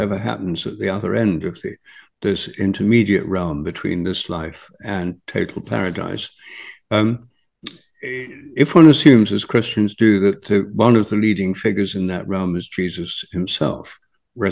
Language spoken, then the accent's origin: English; Newark-on-Trent, East Midlands, United Kingdom; in my hometown, Newark on Trent, St. Mary Magdalene, who I regard as my patron saint